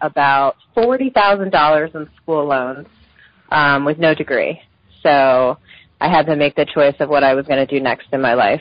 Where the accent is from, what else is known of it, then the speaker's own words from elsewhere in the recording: Pennsylvania, United States; now in Bethlehem, United States; I grew up in the Poconos, but I live in Bethlehem now.